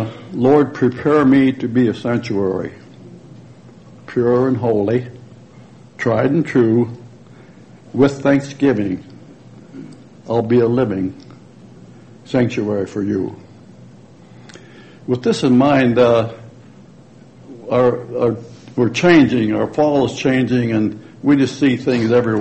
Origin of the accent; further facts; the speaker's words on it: Michigan, United States; In my childhood, I came from Michigan.